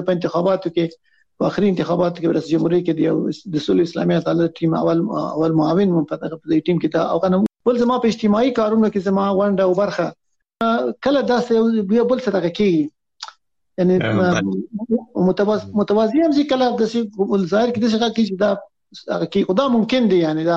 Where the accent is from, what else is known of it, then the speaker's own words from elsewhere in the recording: Afghanistan; موږ د افغانستان خلک خواریکش دی